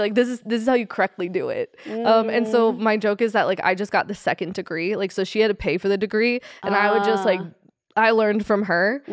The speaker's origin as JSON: {"language": "English", "town": "Las Vegas", "region": "Nevada", "country": "United States", "tie": "born or raised there", "also_born_or_lived": "Louisiana", "said": "So when I was growing up, I was born in Louisiana, and we moved to Vegas when I was like in third grade."}